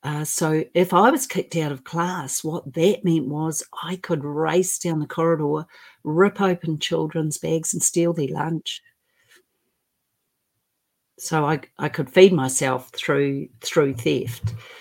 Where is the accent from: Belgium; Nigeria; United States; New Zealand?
New Zealand; And I am from New Zealand, by the way, not Australia.